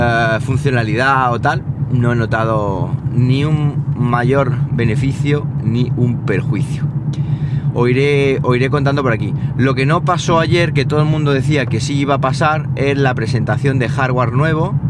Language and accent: Spanish; Andalusia, Spain; accent: Andalusian; soy de andaluz y no produzco y no pronuncio las S, ¿qué hago?